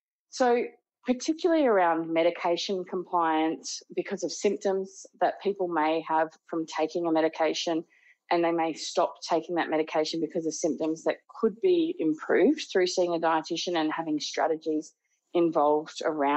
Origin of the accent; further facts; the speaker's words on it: Cairns, Queensland, Australia; I am from Cairns, far north Queensland, and as a kid I was really heavily involved in sport